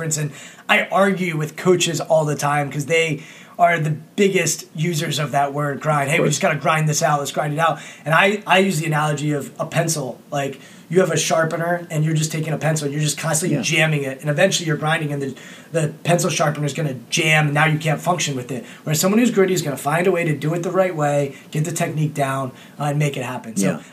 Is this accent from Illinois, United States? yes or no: no; Potomac, Maryland, United States; And I grew up in Potomac, Maryland. Look, it's an affluent area.